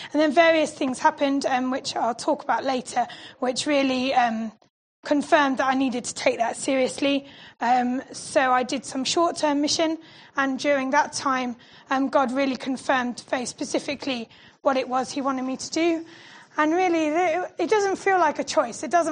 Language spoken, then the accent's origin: English; Evesham, United Kingdom; we moved to Evesham when I was 10. So I grew up in Evesham. I went to Evesham High School.